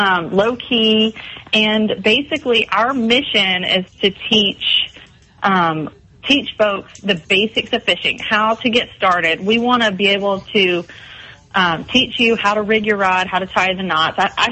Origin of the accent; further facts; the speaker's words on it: Mount Pleasant, South Carolina, United States; So I grew up here in Mount Pleasant, and I don't remember, but taking naps on the bow of the boat when I was a tiny baby. Right out in the Charleston Harbor.